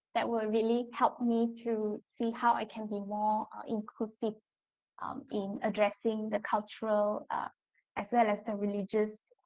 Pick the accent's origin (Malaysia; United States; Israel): Malaysia; because Malaysia is a very multicultural nation and we have very rich experiences as Malaysian, right? Living a multicultural life as a Malaysian